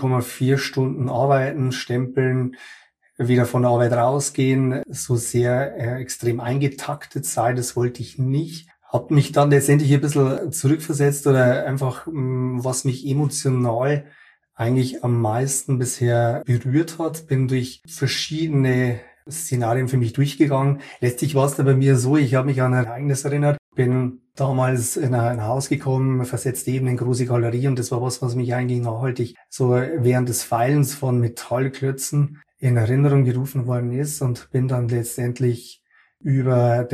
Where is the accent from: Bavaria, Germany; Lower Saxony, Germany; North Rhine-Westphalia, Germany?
Bavaria, Germany; Regensburg; ich komme aus Regensburg.